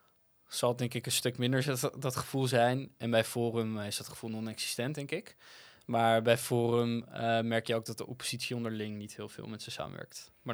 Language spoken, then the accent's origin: Dutch; Amsterdam, North Holland, Netherlands; Maar Amsterdam is de stad waar ik opgegroeid ben. Ik hou van deze stad.